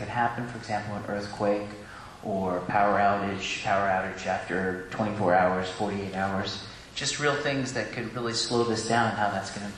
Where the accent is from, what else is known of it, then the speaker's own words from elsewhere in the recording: Woodacre, California, United States; from Woodacre.